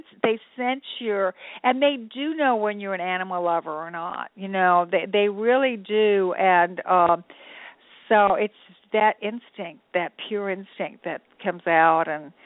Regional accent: Germany; also born or lived in Latvia; now in United States; I was born in Latvia, and I grew up in displaced person camps in Germany after World War II. I came to America

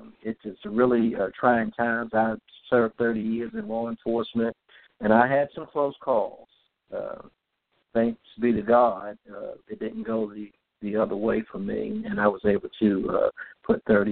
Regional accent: Philadelphia, Pennsylvania, United States; I grew up in Philadelphia, and back in the in the early 60s, in the 60s, 70s, early 70s.

